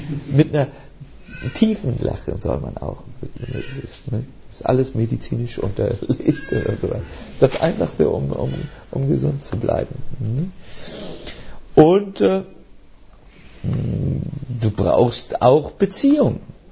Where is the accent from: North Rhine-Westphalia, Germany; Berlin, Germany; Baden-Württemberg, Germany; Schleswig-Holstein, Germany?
Berlin, Germany; Ich bin auch ein Berliner.